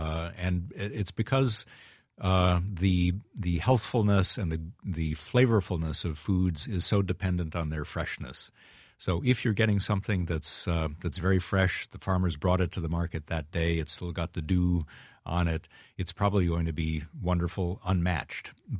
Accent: Chicago, Illinois, United States; now in San Francisco, United States; I grew up around Chicago, where the flavor of the water is pretty awful. In San Francisco, where I am now

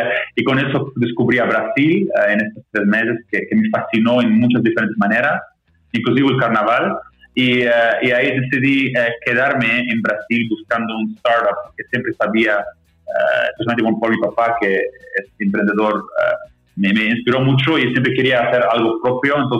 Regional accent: Netherlands; Spanish is a second language; pues soy holandés, libanés, por eso el nombre.

